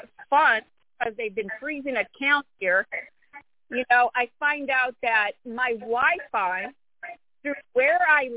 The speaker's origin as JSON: {"language": "English", "region": "California", "country": "United States", "said": "Yeah, I'm from California."}